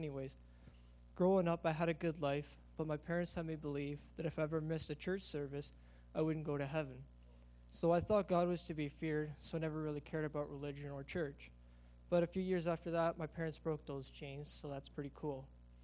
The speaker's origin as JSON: {"language": "English", "town": "Lethbridge", "region": "Alberta", "country": "Canada", "said": "I'm 21 years old. I'm from Lethbridge"}